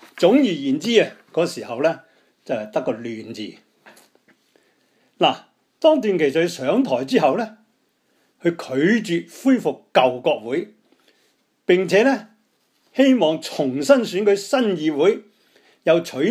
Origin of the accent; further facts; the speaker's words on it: Guangdong, China; 你有冇听过我哋广东人一句说话？